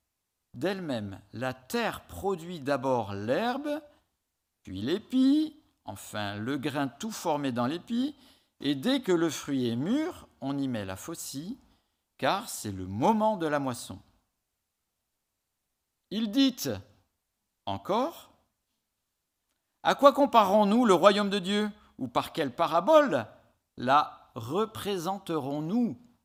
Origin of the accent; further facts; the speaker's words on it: Southwest France, France; Je viens du Sud-Ouest et j'ai été baigné dans le rugby.